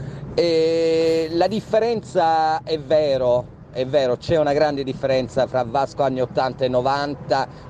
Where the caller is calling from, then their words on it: Neuchâtel, Switzerland; also born or lived in Rome; da Neuchâtel.